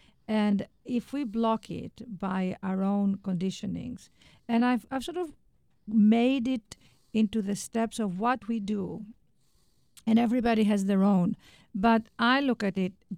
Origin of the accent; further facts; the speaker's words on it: Greece; also born or lived in London, United Kingdom; we were raised in Greece and in London, and then lived in New York.